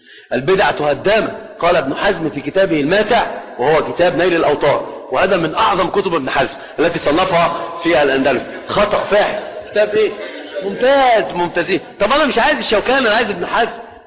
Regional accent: Egypt

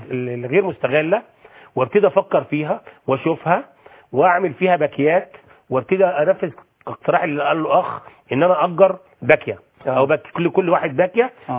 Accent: Upper Egypt, Egypt; انا كراجل صعيدي

